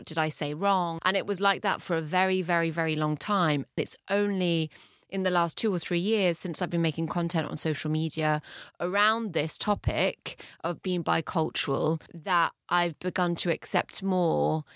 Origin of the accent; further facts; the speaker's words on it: France; Because when I was growing up in France, I took so much pride in the fact that I didn't have an English accent when I spoke French.